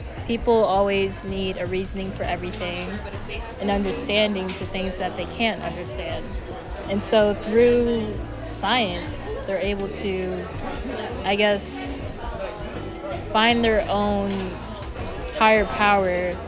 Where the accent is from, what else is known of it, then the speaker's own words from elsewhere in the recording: California, United States; I'm from California.